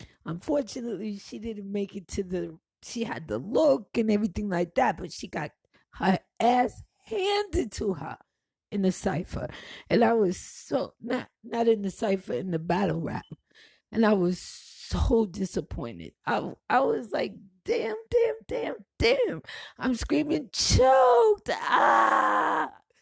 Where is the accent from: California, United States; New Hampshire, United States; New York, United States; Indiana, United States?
New York, United States; now in New Jersey, United States; Okay, I live right across the Hudson. I can see you. I'm from New York too. But please stop putting down the place where I live now.